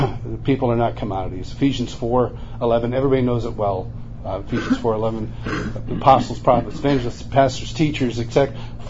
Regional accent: Marion, New York, United States; I'm from Marion, New York. Newark, one of our rivals, just 9 miles down the road or 12 miles down.

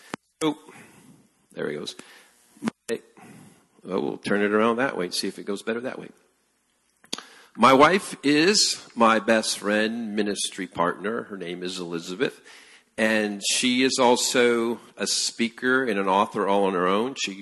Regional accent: Peru; English is a second language; I was born and raised in Peru, South America.

